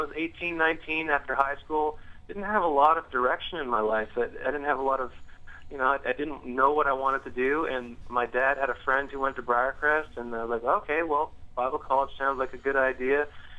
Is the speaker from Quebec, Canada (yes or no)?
yes; Montreal, Quebec, Canada; and I'm from Montreal.